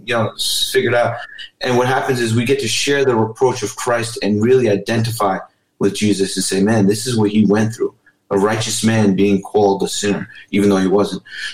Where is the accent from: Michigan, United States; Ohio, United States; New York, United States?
New York, United States; Yonkers; I'm from New York, I'm from Yonkers.